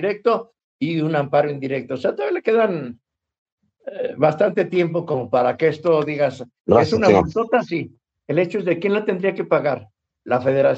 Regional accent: Atlacomulco de Fabela, State of Mexico, Mexico; Yo soy de Atlacomulco de Favela. Se llama Atlacomulco de Favela.

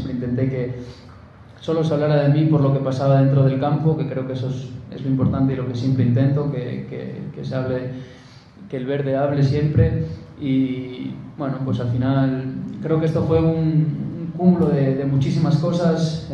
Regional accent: Mexico; now in Spain; Soy mexicano. Una de las cosas después de estos 5 años también aquí, soy español, soy mexicano.

